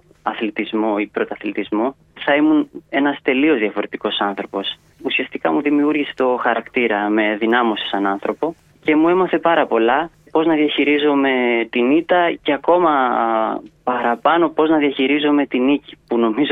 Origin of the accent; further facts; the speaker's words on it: Vlachiotis, Peloponnese, Greece; Εγώ μεγάλωσα στο Βλαχιό της Λακωνίας.